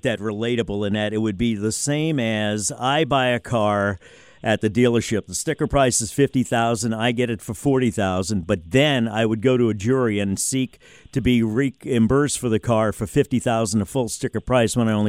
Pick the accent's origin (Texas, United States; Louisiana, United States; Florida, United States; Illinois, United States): Louisiana, United States; New Orleans; because I'm from New Orleans and I'm a West Banker.